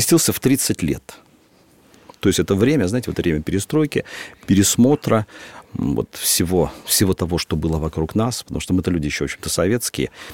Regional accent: Grodno, Grodno Region, Belarus; moved away as an adult; also born or lived in Moscow; Я из семьи военнослужащих. Родился в Москве. Всю жизнь, фактически, свою юность, детские годы, все это я провел в Беларуси, в Западной Беларуси.

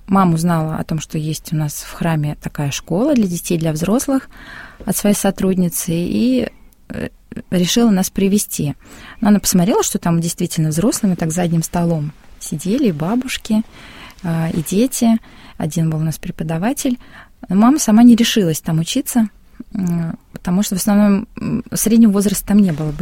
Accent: Saratov Oblast, Russia; Хотя я жила в другом городе, я из Саратовской области

